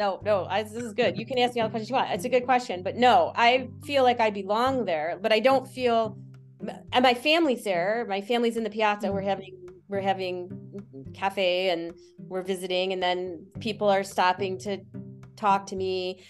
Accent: United States; No, I mean, I can feel, I know I'm American, but I feel like I really belong there as well because everybody knows me.

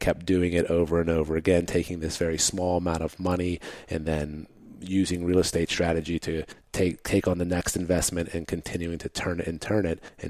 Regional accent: Mount Oliver, Pennsylvania, United States; Well, I grew up in Mount Oliver, which is a community right next door where we're at. That was where my mom's apartment was.

